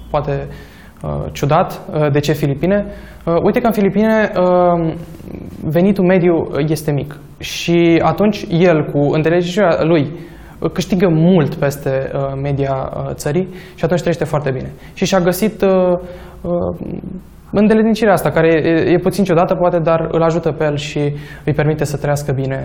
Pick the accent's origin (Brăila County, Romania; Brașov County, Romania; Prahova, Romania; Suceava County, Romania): Suceava County, Romania; Gura Humorului; Eu m-am mutat de la Gura Humorului, un oraș mai micuț, și când m-am mutat nu m-am prea obișnuit cu locul.